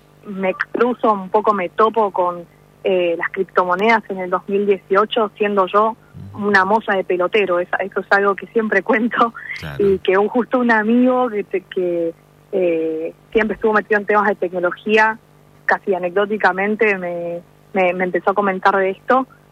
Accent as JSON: {"language": "Spanish", "country": "Argentina", "said": "el expertise que tenemos como argentinos es muy alto"}